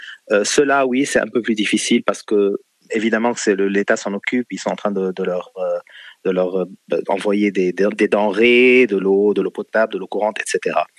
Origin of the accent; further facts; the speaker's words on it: Lebanon; Même chez nous, au Liban, on le sent.